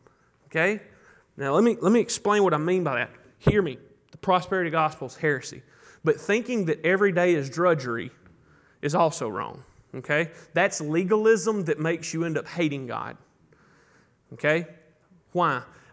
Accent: Mantachie, Mississippi, United States; Now, we're from Mantachie, Mississippi. I'll teach you all how to say Mantachie later, okay? But we're from Mantachie.

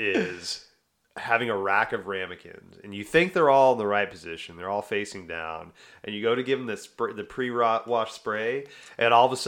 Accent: Texas, United States; Yeah, I grew up with Mattress Mac. So in Texas

